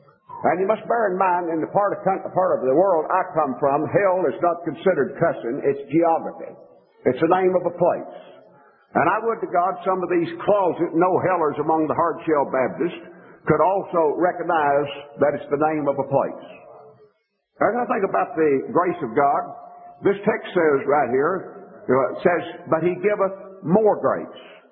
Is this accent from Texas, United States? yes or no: yes; Texas, United States; There was a time several years back when my home state of Texas, for a while, abolished the death penalty.